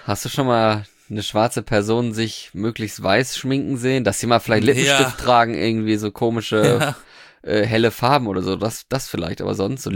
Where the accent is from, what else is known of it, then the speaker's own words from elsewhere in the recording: Norway; In Norwegen weiß ich noch, da wo ich herkomme, da wurde zwischen den Jahren immer gesungen.